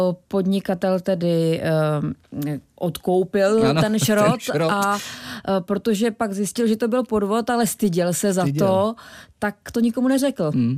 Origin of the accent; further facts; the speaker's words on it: Hostinné, Hradec Králové Region, Czechia; also born or lived in Vrchlabí; Já jsem v Hostinném vyrůstala, takže už úplně od malinka.